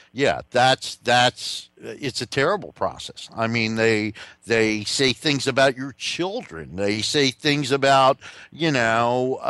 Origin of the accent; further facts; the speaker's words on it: New Jersey, United States; I'm originally from New Jersey, and I think Chris Christie is another guy that seems to appeal to a lot of people.